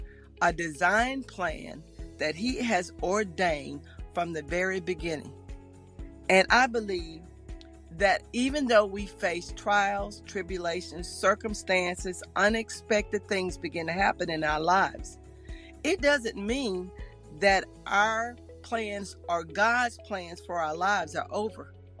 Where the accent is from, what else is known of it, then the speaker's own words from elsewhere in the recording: Decatur, Alabama, United States; I was born and raised in Decatur, Alabama, a small town with a population of about 52,000 people.